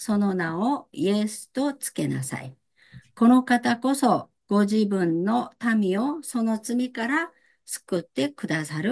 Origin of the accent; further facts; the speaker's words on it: South Korea; Japanese is a second language; 韓国は、私韓国出身ですけど